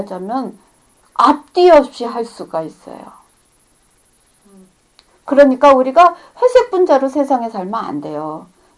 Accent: South Korea; 내가 한국 사람이라

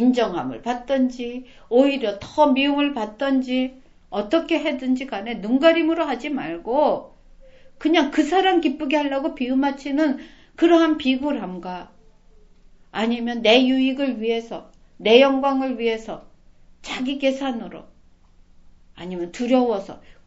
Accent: South Korea; 동네 사람들 앞에는 나는 유일한 한국인이요, 유일한 뭐예요, 저 크리스찬이에요.

